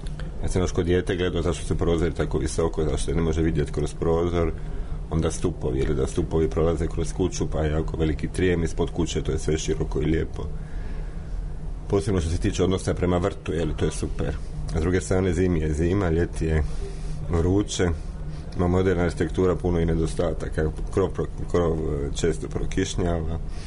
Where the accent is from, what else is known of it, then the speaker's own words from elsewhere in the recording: Dubrovnik, Dubrovnik-Neretva County, Croatia; Ja sam arhitekt iz Dubrovnika